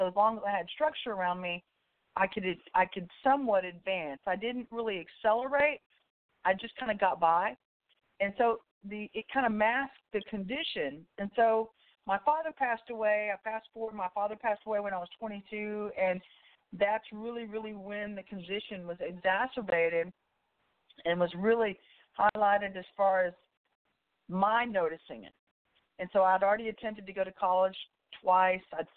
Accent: Texas, United States; Well, I grew up in the Central Texas area. I'm about 20 miles outside of Austin, Texas, and my life growing up was pretty simplistic. I'm a military kid.

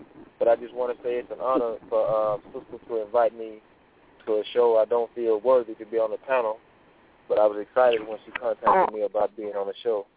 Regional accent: West Point, Mississippi, United States; I'm from West Point, Mississippi.

